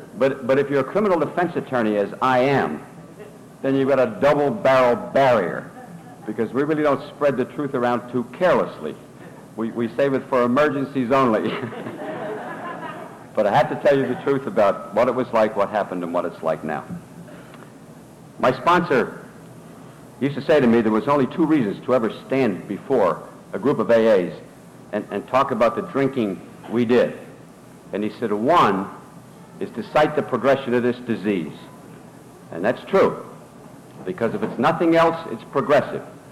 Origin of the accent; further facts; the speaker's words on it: New Jersey, United States; I'm from New Jersey. I'm a Piney. That's a Northern Cajun.